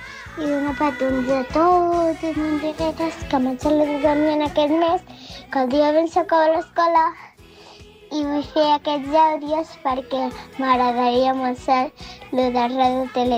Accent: Manresa, Catalonia, Spain; de Manresa.

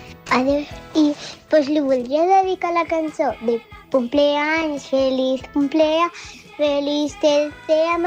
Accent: Manresa, Catalonia, Spain; de Manresa.

